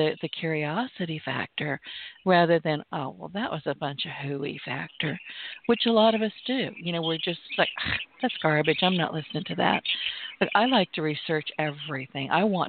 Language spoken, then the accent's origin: English; the South, United States; well, I'm from the South.